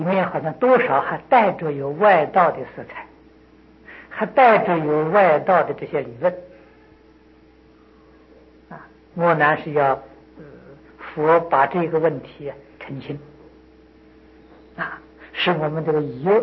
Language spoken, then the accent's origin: Chinese; China; 是现在我们中国，我们中国人这个修行功夫没有这么高啊